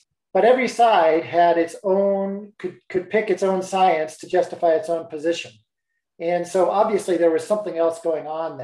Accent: Colorado, United States; Second of all, I grew up fishing in Colorado, fly fishing for what were usually rainbow trout.

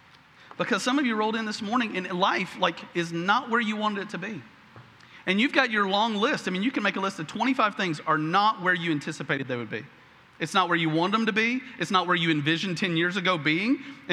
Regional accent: Tennessee, United States; I grew up in Tennessee, but I don't bleed orange, okay?

